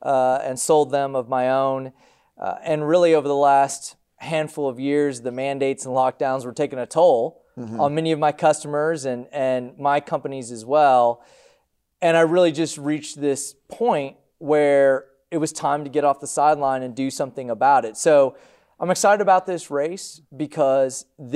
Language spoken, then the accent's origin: English; Round Rock, Texas, United States; now in Katy, United States; I grew up in the Round Rock area, just north of Austin. Went to school at A&M, met my wife there. And have lived in the greater Houston area, and I now live in Katy and been there for a long time.